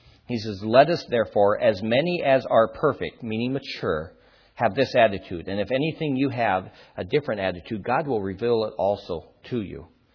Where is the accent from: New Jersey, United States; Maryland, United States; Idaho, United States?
Idaho, United States; I think of the church that I grew up in Idaho, Lord, and the number of people who week after week would go forward to get saved again.